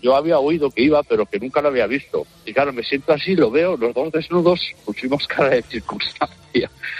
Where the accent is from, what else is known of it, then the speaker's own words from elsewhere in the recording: Barcelona, Catalonia, Spain; born there; yo nací en Barcelona, en el centro, en el Sánchez, enfrente del Mercado del Niño